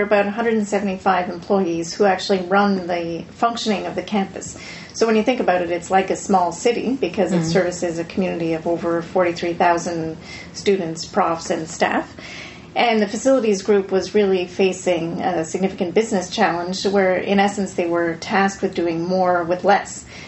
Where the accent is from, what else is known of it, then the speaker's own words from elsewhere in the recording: Ottawa, Ontario, Canada; So I am born and bred in Ottawa